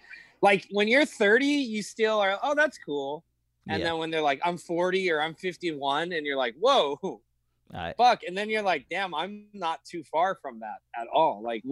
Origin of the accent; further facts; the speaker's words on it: Colorado, United States; now in Los Angeles, United States; I'm not from LA. I come from Colorado where it was like Pleasantville, you know, where it was like everyone was white. There was really no other ethnicity. Like we were pretty much the only Chinese family in our neighborhood. So when I moved here from Colorado, it was a culture shock.